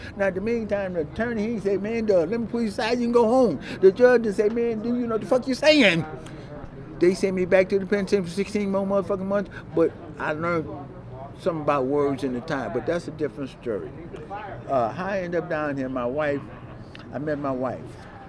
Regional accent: Los Angeles, California, United States; I'm here from L.A. I was born in USC, County General Hospital. I've been in California all my life.

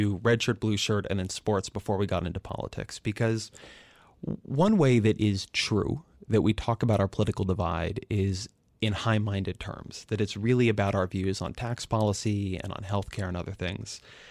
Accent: California, United States; I grew up in California, and the idea that coastal people are not normal Americans is one that I find very offensive.

